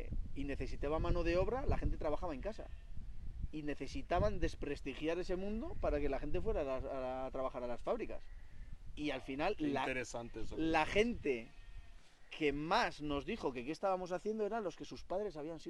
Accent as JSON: {"language": "Spanish", "town": "Arruazu", "region": "Navarre", "country": "Spain", "also_born_or_lived": "Pamplona", "said": "Somos de Arruazu, pero vivíamos en Pamplona y alrededores. Entonces, con ya unos 20 años, teníamos muy claro que queríamos ir a vivir a Arruazu, un pueblo de 100 habitantes, que está a 35 kilómetros de Pamplona"}